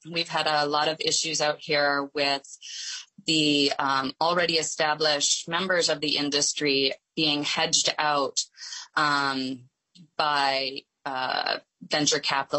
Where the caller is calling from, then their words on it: California, United States; I'm joining you from California.